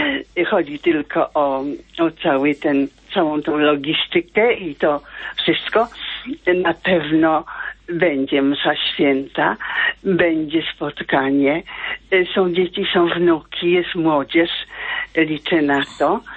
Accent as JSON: {"language": "Polish", "region": "Łódź Voivodeship", "country": "Poland", "tie": "born or raised there", "said": "ja wychowałam się właśnie w pobliżu Bronowa, tam gdzie ona zamieszkała, kiedy wyszła za mąż."}